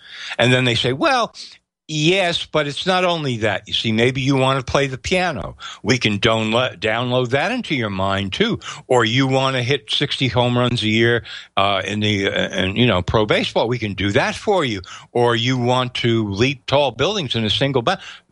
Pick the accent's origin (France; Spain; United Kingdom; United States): France; I was raised in France, and so if I consider myself French